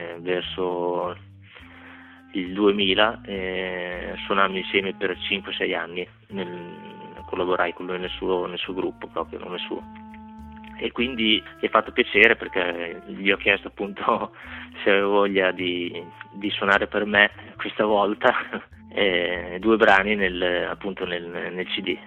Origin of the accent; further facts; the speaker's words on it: Forlì, Emilia-Romagna, Italy; Anche lui è romagnolo, perché è di Cesena di origine, io sono di Forlì, quindi siamo molto vicini.